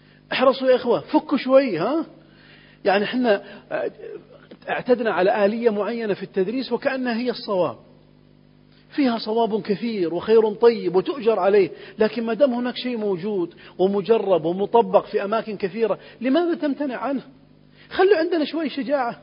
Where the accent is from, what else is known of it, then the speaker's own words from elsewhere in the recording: Riyadh, Riyadh Province, Saudi Arabia; هناك دار خيرية عندنا في الرياض